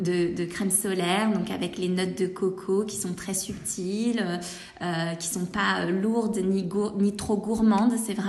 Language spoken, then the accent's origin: French; Rio de Janeiro, Brazil; en tant que brésilienne, que carioca, je suis née à Rio.